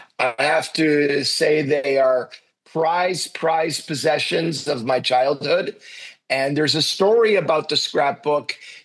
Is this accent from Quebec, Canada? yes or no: yes; Montreal, Quebec, Canada; growing up in Montreal, there were lots of Ken Dryden fans.